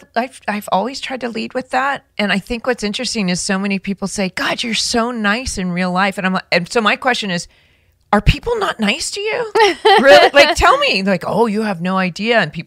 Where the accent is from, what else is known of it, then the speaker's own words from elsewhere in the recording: California, United States; Hey, Rachel, did you know I grew up in Orange County?